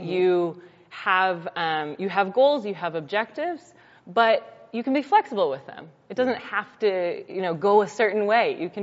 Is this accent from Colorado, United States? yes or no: yes; Colorado Springs, Colorado, United States; I mean, I grew up in Colorado Springs, so Focus on the Family was a huge part of that, right?